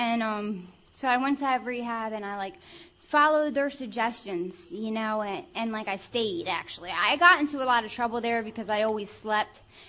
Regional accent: Wilmington, Delaware, United States; Drive in Delaware City, because I'm from Wilmington, Delaware, right?

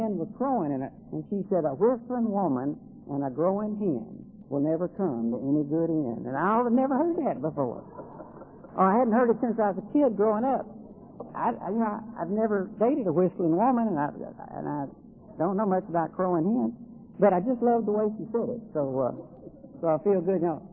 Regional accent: Kentucky, United States; I'm a redneck from West Kentucky, and I sure do sound a lot like y'all

